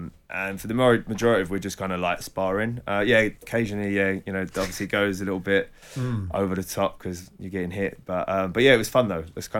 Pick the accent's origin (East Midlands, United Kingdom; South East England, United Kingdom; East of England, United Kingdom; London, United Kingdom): London, United Kingdom; like most young boys growing up in London.